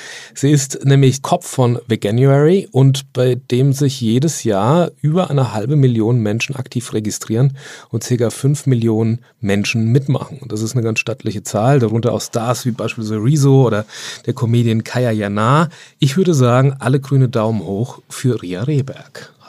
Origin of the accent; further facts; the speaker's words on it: Hamburg, Germany; so veganes gab es bei uns in Hamburg, alles nicht.